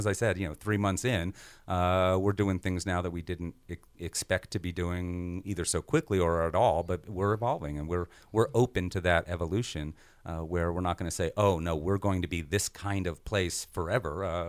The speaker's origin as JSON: {"language": "English", "region": "New York", "country": "United States", "tie": "born or raised there", "said": "my background is, you know, I grew up outside of New York in the late 70s"}